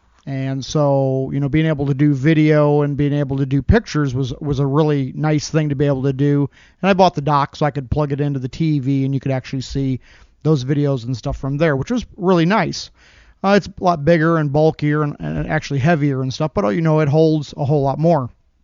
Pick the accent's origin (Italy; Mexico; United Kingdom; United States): United States; South Bend, Indiana; I'm from South Bend, Indiana.